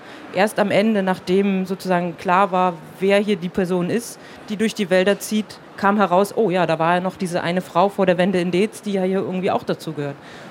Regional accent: Potsdam, Brandenburg, Germany; Und ich komme aus Potsdam und ich bin auch in Potsdam aufgewachsen.

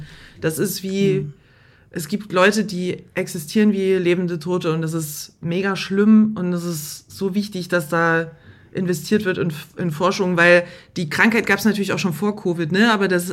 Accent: East Germany, Germany; now in Cologne, Germany; ich komme ja aus der ehemaligen DDR, deswegen erlebe ich das hier in Köln natürlich andersrum.

